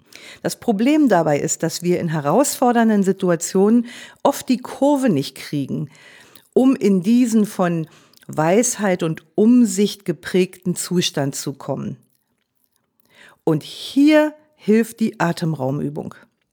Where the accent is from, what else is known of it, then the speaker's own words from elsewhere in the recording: Germany; denn als Deutsche sind wir ja immer sehr genau